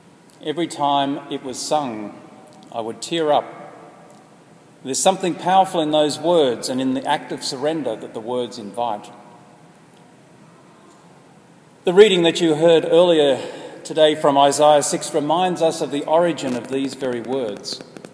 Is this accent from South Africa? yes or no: no; Australia; now in Brooklyn, United States; this journey that's brought me from my home country, Australia, to here to Brooklyn